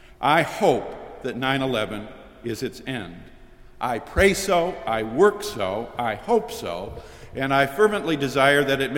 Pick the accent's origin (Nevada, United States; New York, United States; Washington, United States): New York, United States; Syracuse; I soon learned that he was from my hometown, Syracuse